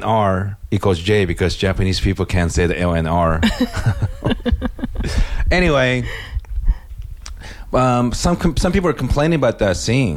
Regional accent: India; don't listen to my podcast, even though I'm Indian, sir.

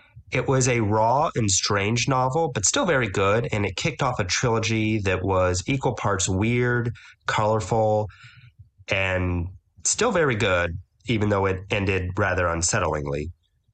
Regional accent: Indiana, United States; I'm from Southern Indiana.

